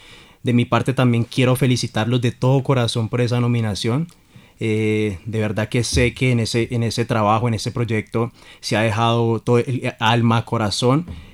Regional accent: Colombia; Lo digo desde la experiencia como un colombiano embajador que siempre que sale del país hace hasta lo imposible por dejar en alto el nombre como tal de su patria.

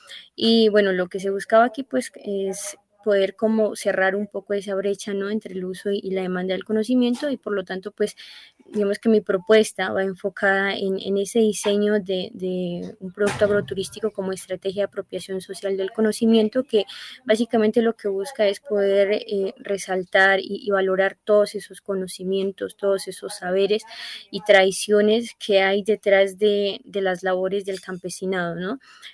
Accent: Almaguer, Cauca, Colombia; soy del municipio de Almaguer, macizo colombiano

